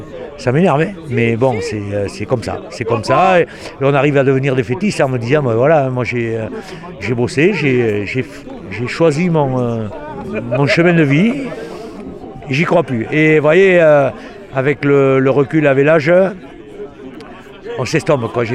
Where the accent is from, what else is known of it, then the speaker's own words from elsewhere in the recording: Nouvelle-Aquitaine, France; On est des Landais, donc à partir de là, notre terre nous offre tous nos plaisirs, à savoir la chasse, la pêche, la fête, l'océan à 8 km.